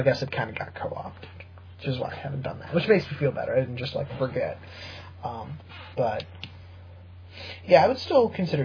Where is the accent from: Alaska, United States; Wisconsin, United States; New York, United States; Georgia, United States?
Wisconsin, United States; growing up in Wisconsin, woo